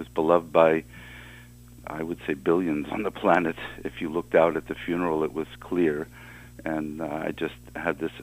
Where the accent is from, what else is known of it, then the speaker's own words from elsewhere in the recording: United States; and as a American freedom-loving person, it was a very, very strange thing